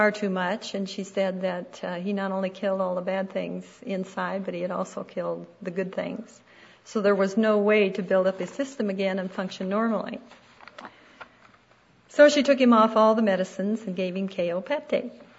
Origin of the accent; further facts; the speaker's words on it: United States; She was from Nicaragua. I was from America, and yet here we met on this boat.